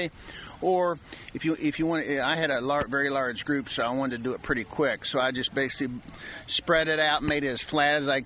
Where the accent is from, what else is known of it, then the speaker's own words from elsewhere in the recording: Kentucky, United States; Yeah, I grew up in Kentucky, and basically, when I was young, we basically, really, Kentucky at the time, they only had small game